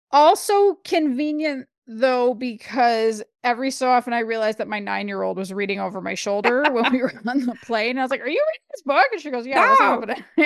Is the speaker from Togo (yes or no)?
no; Canada; The other thing as a Canadian that I thought was kind of funny is, her nemesis is not Starbucks.